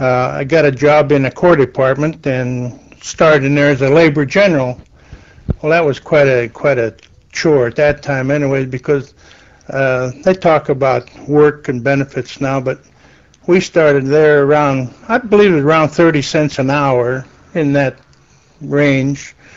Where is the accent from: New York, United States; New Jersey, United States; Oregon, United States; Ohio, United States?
Ohio, United States; Alliance; Yes, I was born in Alliance, 1914, and lived in Alliance practically all my life.